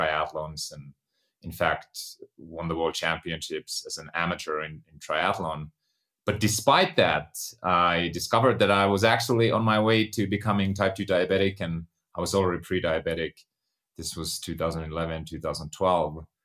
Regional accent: Finland; I was born and raised in Finland, grew up on a farm. Parents didn't even go to high school

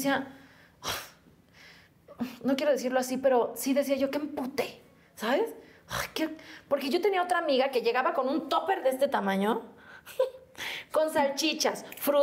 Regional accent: Xochimilco, Mexico City, Mexico; Y yo, de aquí, de México, de Xochimilco.

